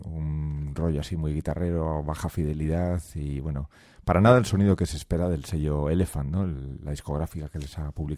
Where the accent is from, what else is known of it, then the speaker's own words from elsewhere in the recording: Santander, Cantabria, Spain; Nos vamos desde Vigo hasta mi tierra, Santander